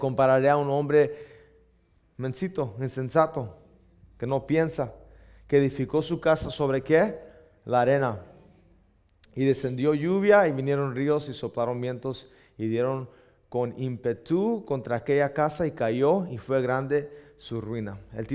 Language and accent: Spanish; Boyle Heights, California, United States; Yo crecí en una ciudad violenta en ese tiempo. Yo crecí en Boyle Heights. Mis papás, Lorenzo es de Boyle Heights.